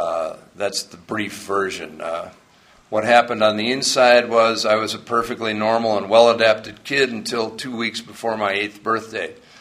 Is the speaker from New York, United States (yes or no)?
yes; Huntington, New York, United States; born there; I came from a good family. I was born in Huntington, New York, out on Long Island.